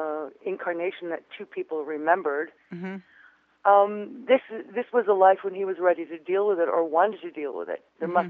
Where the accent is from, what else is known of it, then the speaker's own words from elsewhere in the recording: East Coast, United States; born there; from very early on, I was born on the East Coast